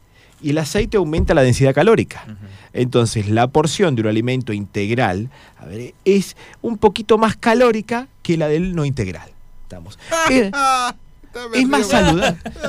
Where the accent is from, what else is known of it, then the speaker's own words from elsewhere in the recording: Argentina; nosotros, como buenos argentinos, abusamos.